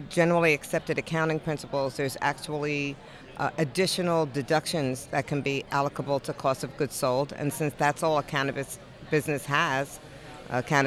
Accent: East Coast, United States; Originally East Coast, yes.

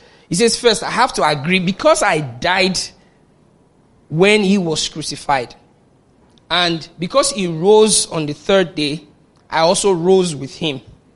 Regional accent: Nigeria; So when I look at myself, you know, being a Nigerian in this country, it's not me trying to live.

